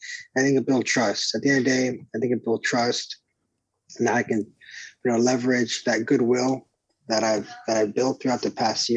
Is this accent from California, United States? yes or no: yes; Brawley, California, United States; I'm from Brawley, but you're from Los Angeles, but we're still the Valley.